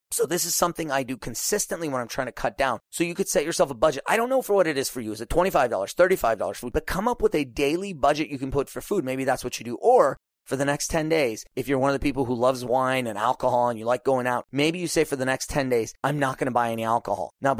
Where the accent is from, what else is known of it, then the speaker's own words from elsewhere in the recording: California, United States; I'm from Orange County, and like, I don't see any Orange County people here.